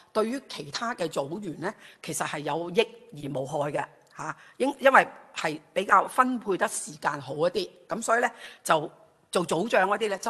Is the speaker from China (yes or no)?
yes; China; 我相信下特别我们中国人有一句 的语言呢就叫做什么，言多必失嘛